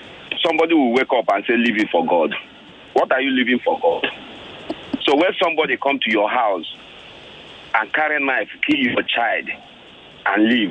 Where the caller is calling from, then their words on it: Lekki, Lagos, Nigeria; calling from Lekki.